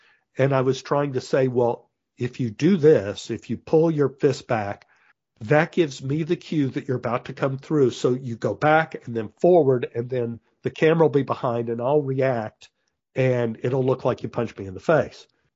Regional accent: Dallas, Texas, United States; It's like when I grew up in Oak Cliff, which is like 30 miles outside of Dallas, there were a lot of bullies in my neighborhood.

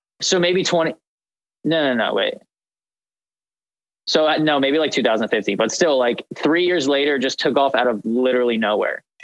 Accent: Leesburg, Virginia, United States; And I'm from this area that most people would know as Leesburg now.

